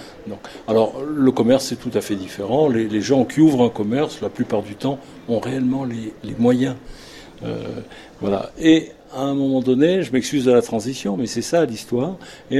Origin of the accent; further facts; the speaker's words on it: Nice, Provence-Alpes-Côte d'Azur, France; now in Paris, France; je suis niçois, je suis monté à Paris.